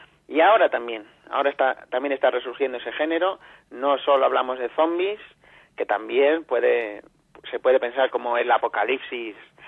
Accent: Madrid, Community of Madrid, Spain; yo soy madrileño, soy vallecano

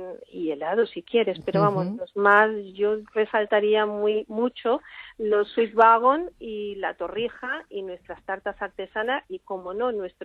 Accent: Córdoba, Andalusia, Spain; pues yo diría que es muy española y además de mi tierra, de Córdoba.

